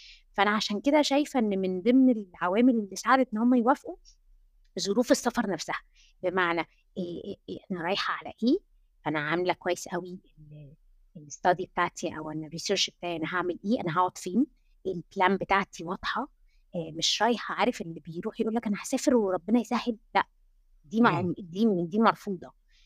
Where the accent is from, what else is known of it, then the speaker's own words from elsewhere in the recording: Alexandria, Alexandria Governorate, Egypt; moved away as an adult; also born or lived in Cairo; now in England; طبعا انا عشان اطلع اصلا من اسكندريه للقاهره، ده خد اقناعات كتير لاهلي